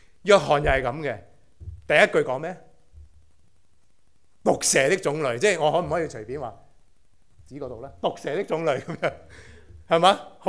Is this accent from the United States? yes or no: no; China; 我哋中國人都唔會咁樣亂咁講嘢嘅。